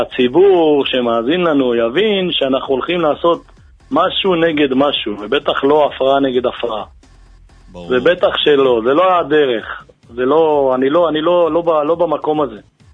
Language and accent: Hebrew; Tunisia; now in Lod, Israel; אני טוניסאי.